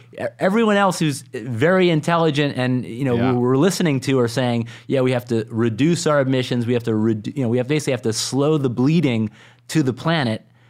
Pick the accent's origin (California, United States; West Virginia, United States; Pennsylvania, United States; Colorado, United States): California, United States; I'm from California, and we have this all vegan restaurant